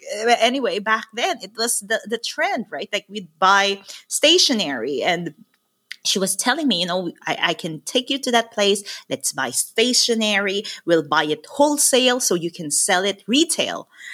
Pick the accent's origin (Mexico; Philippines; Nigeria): Philippines; moved away; also born or lived in Taiwan; because I came from the Philippines, which is a young population, and I went to Taiwan and I lived there, which is an aging population.